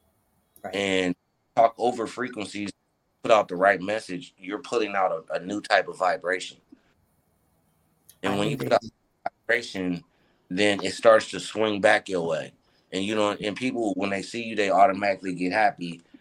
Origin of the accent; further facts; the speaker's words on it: Oakland, California, United States; Who is that? Where are you from? Oh, you from Oakland. What? All eyes light up. You what? You really from Oakland?